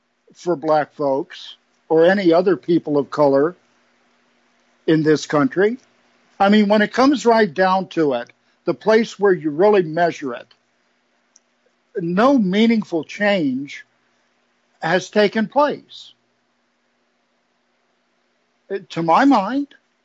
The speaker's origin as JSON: {"language": "English", "town": "Alexandria", "region": "Virginia", "country": "United States", "tie": "born or raised there", "said": "There was a place in Alexandria, Virginia, my hometown, where you could look, George Washington Masonic Temple, up on a hill, highest spot in Alexandria, I believe."}